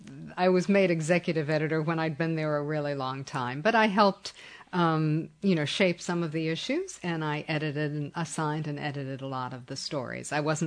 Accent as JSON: {"language": "English", "region": "Ohio", "country": "United States", "tie": "born or raised there", "said": "I grew up in a rural area about 30 miles east of Cleveland and went to college there and did graduate work at Kent State."}